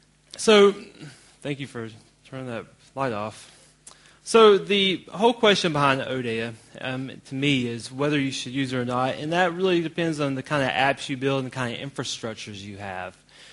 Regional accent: Columbia, South Carolina, United States; I'm from Columbia, South Carolina in the United States.

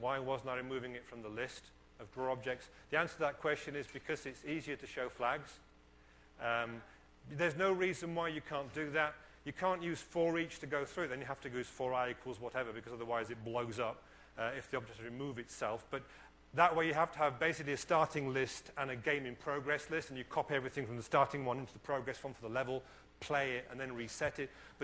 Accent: England, United Kingdom; I'm tall and I'm English, so I'm trustworthy.

